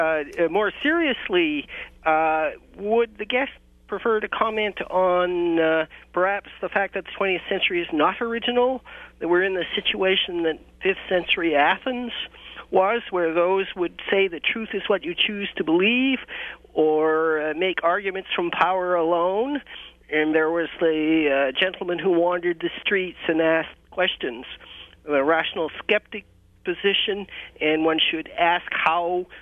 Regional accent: Scotland, United Kingdom; I suffer from having been or being a Scottish Presbyterian.

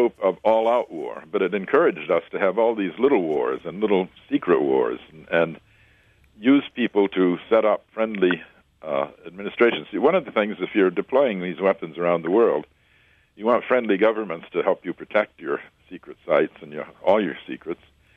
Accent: Michigan, United States; No, I grew up in Michigan.

